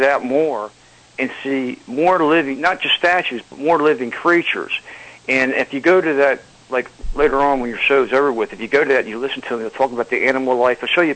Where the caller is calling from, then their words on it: Maryland, United States; I'm from Maryland.